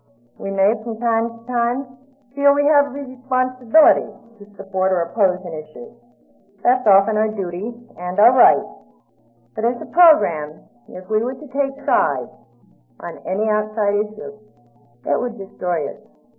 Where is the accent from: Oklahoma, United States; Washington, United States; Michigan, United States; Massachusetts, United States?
Massachusetts, United States; from Massachusetts.